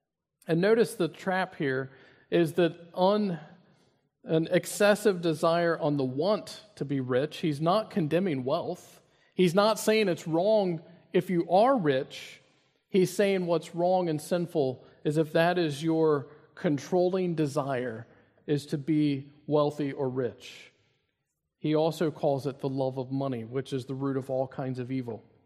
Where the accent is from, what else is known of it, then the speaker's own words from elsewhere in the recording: Kentucky, United States; if you know anything about Kentucky, which is my home state, there are a lot of single-wide trailers